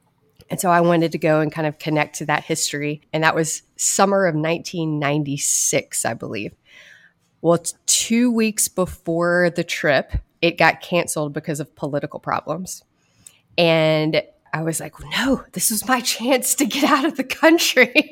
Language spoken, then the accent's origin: English; High Point, North Carolina, United States; I grew up mainly in High Point, North Carolina. I grew up going to a Quaker church named Springfield Friends Meeting